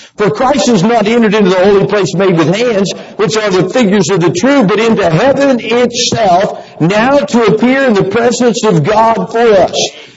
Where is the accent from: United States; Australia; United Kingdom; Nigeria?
United States; West Virginia; I am from West Virginia. Say amen.